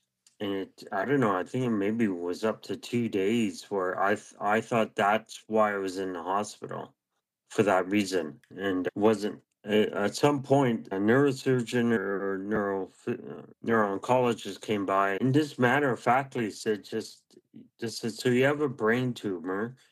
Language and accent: English; Canada; Of course, I'm Canadian, so you kind of have to be an ice hockey player.